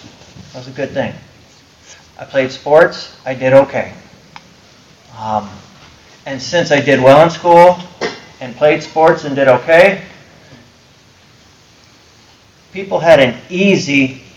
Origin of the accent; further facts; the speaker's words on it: Muskegon, Michigan, United States; I grew up in Muskegon, Michigan. It's a small county in western Michigan, right on the lake, right on Lake Michigan. Population 150,000.